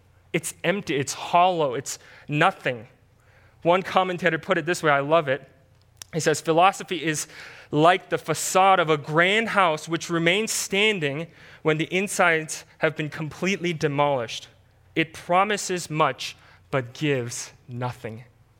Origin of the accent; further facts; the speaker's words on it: South Korea; English is a second language; moved away; I remember growing up in Korea and my parents were loving parents.